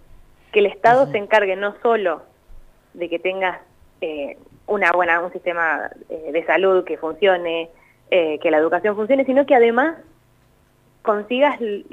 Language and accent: Spanish; Argentina; now in Denmark; es todo lo opuesto a lo que somos nosotros como argentinos.